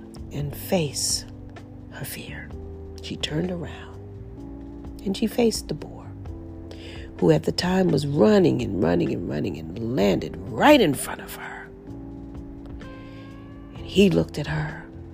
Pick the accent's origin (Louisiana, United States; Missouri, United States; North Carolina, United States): Louisiana, United States; New Orleans; I'm from New Orleans, and they did a movie about this young woman, her and her father, in the swamps of Louisiana.